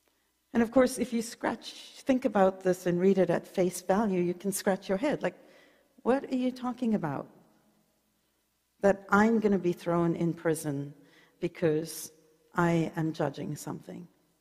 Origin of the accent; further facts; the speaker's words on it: South Africa; born there; Some of you may know I was born in South Africa